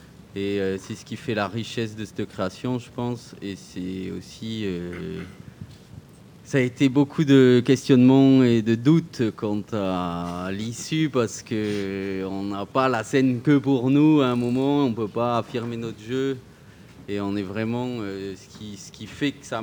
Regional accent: Occitanie, France; Ouais, je viens de l'Aveyron.

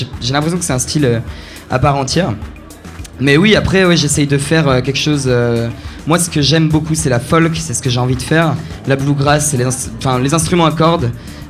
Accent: Sucelles, Nouvelle-Aquitaine, France; Ouais, je suis corrézien, ouais. Je viens de Sucelles.

